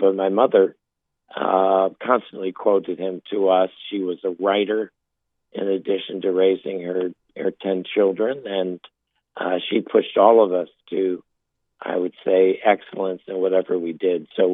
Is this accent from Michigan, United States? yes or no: no; Cincinnati, Ohio, United States; also born or lived in Louisville; I was born in Louisville, Kentucky, longer ago than I care to mention, but spent my entirety of my childhood in Cincinnati, Ohio, with my family and my 9 brothers and sisters.